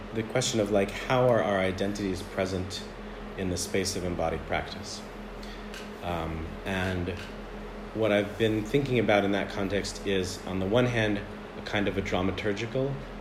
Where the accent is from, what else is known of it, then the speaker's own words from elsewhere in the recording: United States; But that's because I grew up in the United States with no connection to Israel.